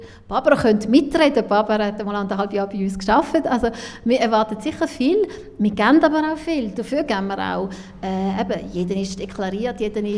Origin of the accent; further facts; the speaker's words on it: Switzerland; Ja, anecken tue ich als Schweizerin einfach